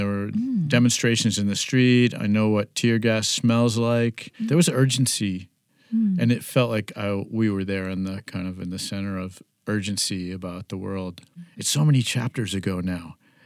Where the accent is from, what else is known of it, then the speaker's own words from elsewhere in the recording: Illinois, United States; Well, I grew up near Chicago, five brothers in a little tiny house.